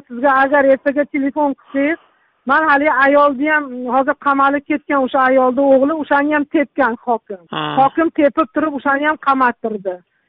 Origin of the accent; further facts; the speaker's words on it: Jizzakh, Jizzakh Region, Uzbekistan; sen qo'qonlik bo'lsang, men jizzaxlikman dedim.